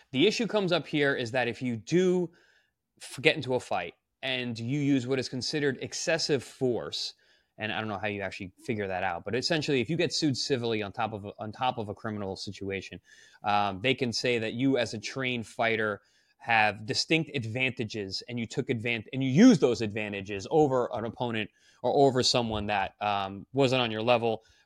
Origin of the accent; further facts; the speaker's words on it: Huntington, New York, United States; I mean, dude, I'm from Huntington. Annoying. Huntington, Long Island.